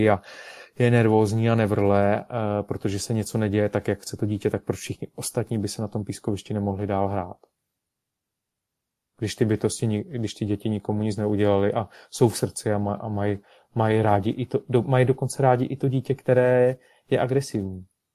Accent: Karlovy Vary, Karlovy Vary Region, Czechia; jsem se pozastavil takhle jednou v noci nad Karlovými Vary, nad mým rodným městem

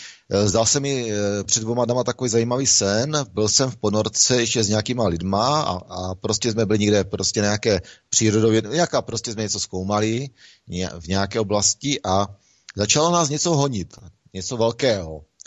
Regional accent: Ostrava, Moravian-Silesian Region, Czechia; protože já jsem z Ostravy

